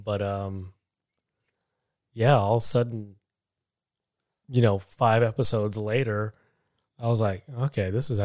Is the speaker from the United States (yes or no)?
no; Philippines; I'm Filipino, so it was naturally interesting to watch